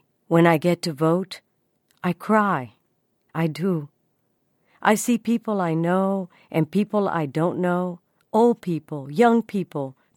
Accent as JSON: {"language": "English", "country": "Dominican Republic", "moved": "yes", "said": "I'm remembering people from the Dominican Republic, the country we fled in 1960. I'm remembering those who could not leave the dictatorship, the tios and tias, uncles and aunts, who wanted me to have this day."}